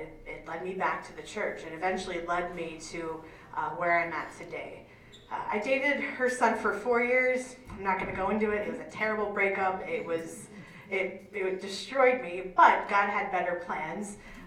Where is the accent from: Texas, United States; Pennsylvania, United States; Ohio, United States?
Pennsylvania, United States; now in Manitowoc, United States; As I said, I'm from Pennsylvania. My whole family is still out east. And you're probably wondering, how did you end up in this area, in Sheboygan, in the Manitowoc? I live in Manitowoc.